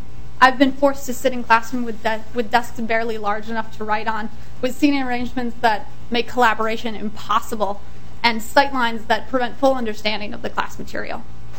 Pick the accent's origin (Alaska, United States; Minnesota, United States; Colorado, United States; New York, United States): Minnesota, United States; Shoreview; I'm actually originally from Shoreview, Minnesota, which is about a 15-minute drive north on 35W, so not too far away.